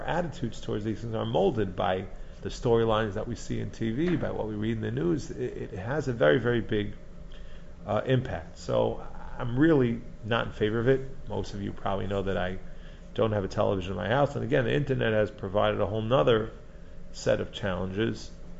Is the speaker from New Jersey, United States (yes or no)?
yes; Teaneck, New Jersey, United States; By the way, I grew up in Teaneck, New Jersey, and I actually had like the worst babysitting job in the entire Teaneck when I was growing up